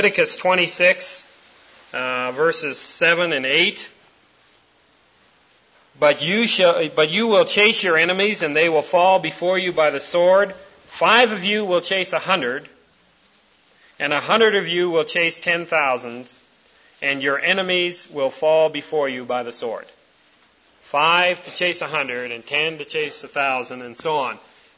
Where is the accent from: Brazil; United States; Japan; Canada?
Canada; I am a Canadian